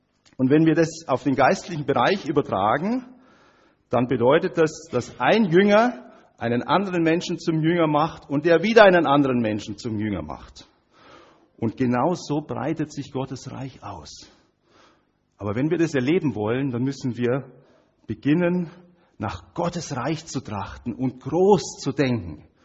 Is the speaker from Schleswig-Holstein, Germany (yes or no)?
no; Hof, Bavaria, Germany; Wir kommen ja aus Hof und Hof gehört zur Region Hochfranken.